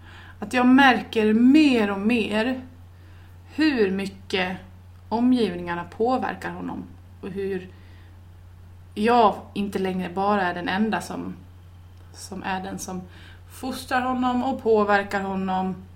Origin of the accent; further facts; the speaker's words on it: Dalarna County, Sweden; Eller, som vi säger hemma i Dalarna.